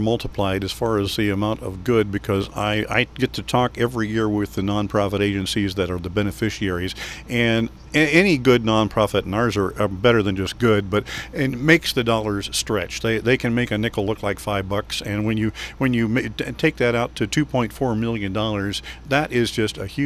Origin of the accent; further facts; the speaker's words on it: Illinois, United States; Hey, growing up in Illinois, Chicago politics is always something you can bring up.